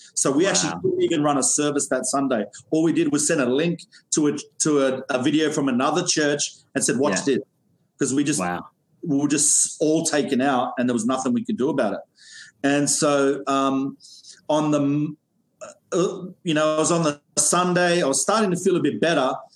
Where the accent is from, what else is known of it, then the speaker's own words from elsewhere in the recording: Sydney, New South Wales, Australia; accent: Australian; moved away as an adult; now in New York, United States; you probably feel a bit ripped off when you hear that I'm from New York and then I have an Australian accent, but I am actually originally an Aussie. I grew up in Sydney. I'm from Bankstown, and in 2015